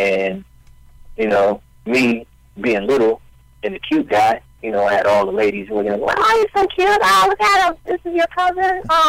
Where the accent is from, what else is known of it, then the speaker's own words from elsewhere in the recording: New Jersey, United States; All right, well, I'm actually from Jersey. A lot of all of my family, they're out there.